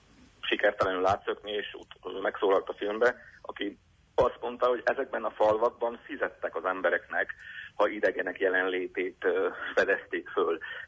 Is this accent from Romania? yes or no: yes; Praid, Harghita, Romania; Tehát én a kamaszkoromat Parajdon töltöttem, én parajdi vagyok